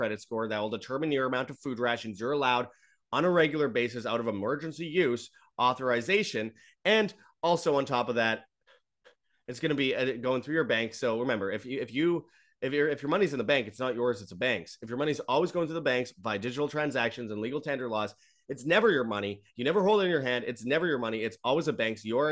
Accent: Winnipeg, Manitoba, Canada; from Winnipeg, Canada, my hometown

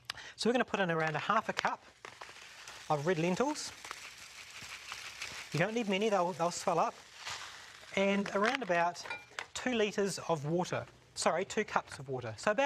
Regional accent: New Zealand; now in United States; Now I come from New Zealand where the carrots are massive.

